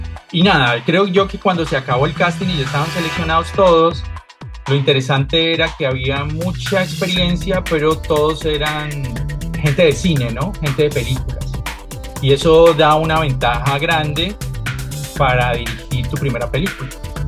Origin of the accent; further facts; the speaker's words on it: Cali, Valle del Cauca, Colombia; Yo soy de Cali.